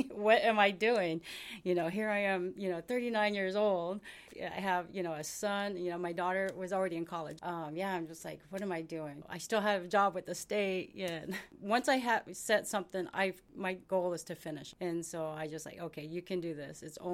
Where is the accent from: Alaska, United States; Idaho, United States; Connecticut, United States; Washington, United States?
Alaska, United States; Hoonah; also born or lived in Minnesota; I'm from Hoonah.